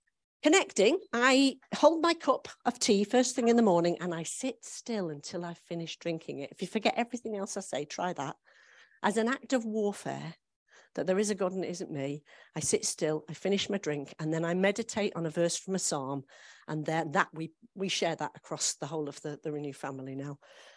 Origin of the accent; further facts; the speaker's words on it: Isle of Man; I'm from the Isle of Man. It is a tropical island. We have palm trees. The weather is always beautiful.